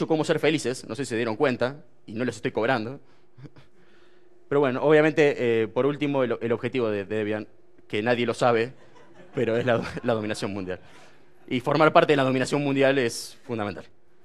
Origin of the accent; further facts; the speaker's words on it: Argentina; Vengo de Argentina, ¿no? Que alguien no coma carne en Argentina es poco.